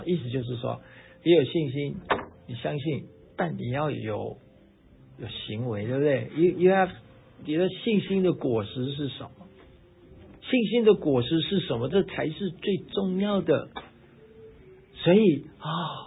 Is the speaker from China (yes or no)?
yes; China; 你知道我们中国人有人讲话是很负面的，对不对？